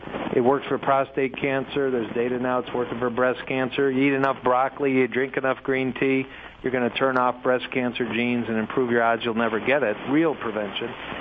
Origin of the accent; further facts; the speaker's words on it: Detroit, Michigan, United States; two major hospitals, happened to be in my hometown in Detroit